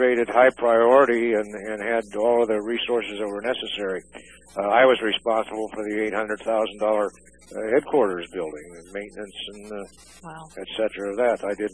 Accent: Washington, United States; my home state of Washington, I'm proud

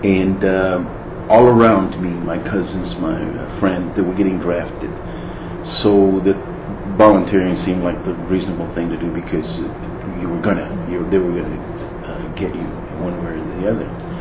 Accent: Lubbock, Texas, United States; I was born here in Lubbock, and except for my military service, I've been in Lubbock all of my life. Went to Lubbock schools, of course. Graduated from Lubbock High School in 1967.

